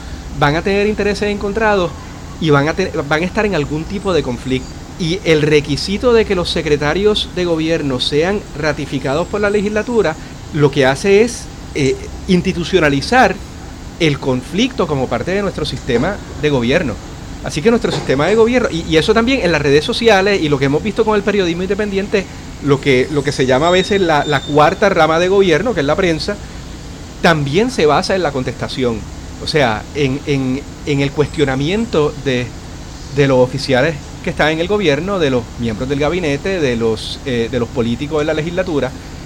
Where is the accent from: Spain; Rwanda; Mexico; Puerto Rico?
Puerto Rico; para mí como puertorriqueño, incluso puertorriqueño en la diáspora